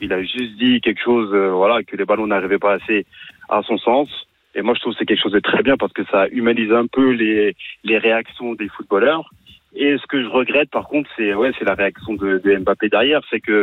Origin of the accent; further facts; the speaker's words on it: Paris, Île-de-France, France; Je suis parisien